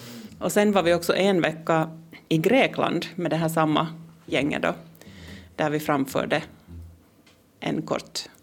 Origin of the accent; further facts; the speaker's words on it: Finland; first language Finnish Sign Language; Swedish is a second language; jag är ju finsk teckenspråkig själv.